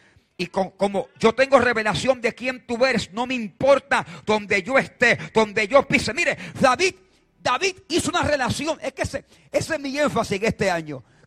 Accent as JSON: {"language": "Spanish", "country": "Puerto Rico", "said": "Es lo que yo veo en mi país, en Puerto Rico."}